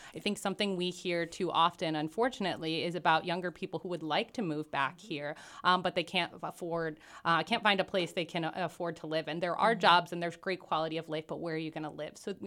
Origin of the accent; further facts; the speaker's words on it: Bethlehem, Pennsylvania, United States; And I think when I was growing up in South Bethlehem, most of us in the neighborhood were envisioning a future that was somewhere else.